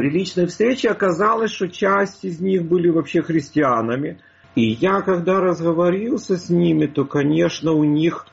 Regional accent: Ukraine; Когда я им объяснял, что я из Украины, они слабо видели разницу тогда.

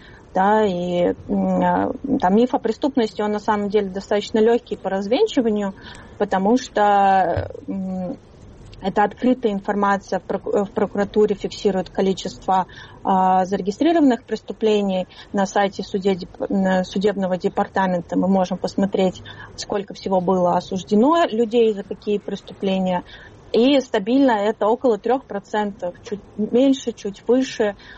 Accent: Russia; born there; русская, да, и никто бы не посмотрел, что откуда там мои родители родом, и когда именно я родилась в России, когда я получила именно гражданство.

